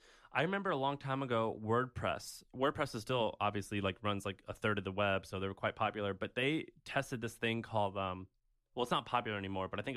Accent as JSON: {"language": "English", "region": "Missouri", "country": "United States", "tie": "born or raised there", "said": "someone in my hometown of Missouri"}